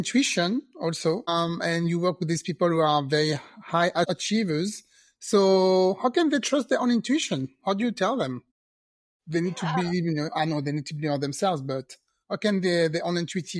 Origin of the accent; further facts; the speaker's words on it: France; moved away as an adult; now in United Kingdom; I was raised in France and I really wanted to be a flight attendant.